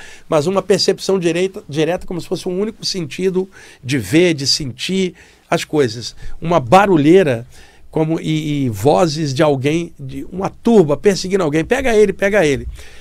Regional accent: Rio de Janeiro, Brazil; Como eu cresci na Baixada Fluminense, tinham pessoas de todas as áreas, muitos imigrantes do Nordeste estavam ali, inclusive minha mãe, que era baiana, bem morena, meu pai, branco, filho de portugueses

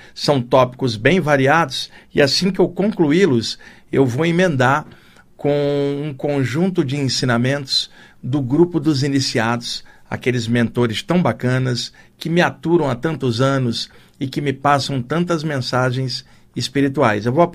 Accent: Rio de Janeiro, Brazil; eu aprendi isso lá no Rio de Janeiro, onde eu cresci.

